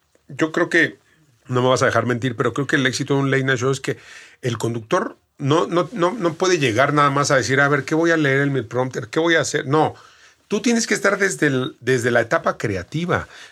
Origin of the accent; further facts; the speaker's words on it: Mexico; yo soy mexicano. Y el 80% de lo que yo, de mi humor, pues es mexicano.